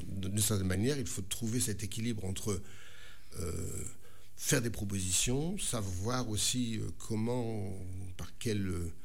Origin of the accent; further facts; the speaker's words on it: Calais, Hauts-de-France, France; avant, je suis calaisien, je suis donc du Nord.